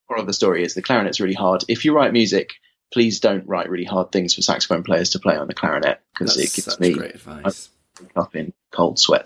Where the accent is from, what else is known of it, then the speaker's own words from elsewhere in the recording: Watford, East of England, United Kingdom; And then my one was in Watford. I'm from Watford, and this was at Watford Boys Grammar School, and he used to run this jazz group.